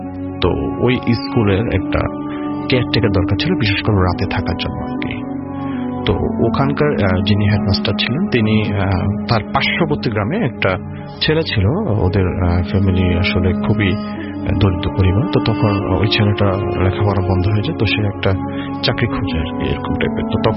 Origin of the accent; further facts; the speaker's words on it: Rampura, Dhaka Division, Bangladesh; আমি এসেছি রামপুরা থেকে।